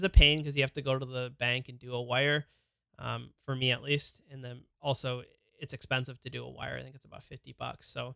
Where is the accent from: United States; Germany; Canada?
Canada; And I'm from Canada. The stuff is easy in Canada